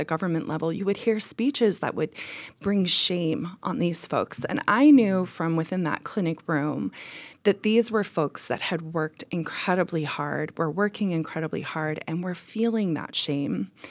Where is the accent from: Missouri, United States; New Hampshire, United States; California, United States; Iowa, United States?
Iowa, United States; I grew up in Iowa where politics is very much on everyone's mind, at least every 4 years and often in between.